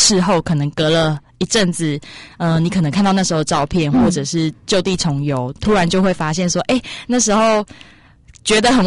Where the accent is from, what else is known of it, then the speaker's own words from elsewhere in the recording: Taichung, Taiwan; also born or lived in Lukang / Taipei; 就我出生其实在彰化鹿港，但在五岁的时候就已经全家就都在台中生活，然后一直到高中毕业